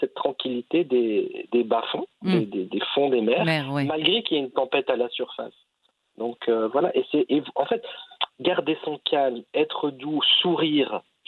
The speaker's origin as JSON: {"language": "French", "country": "Belgium", "tie": "born there", "said": "je suis né en Belgique, j'ai eu une éducation à l'école laïque et j'ai eu une éducation traditionnelle islamique à la maison, moderne, mais traditionnelle quand même."}